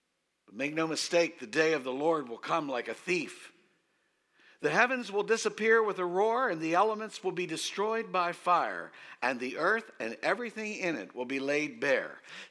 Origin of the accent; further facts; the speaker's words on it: Waynesboro, United States; I was taking a walk in my hometown of Waynesboro.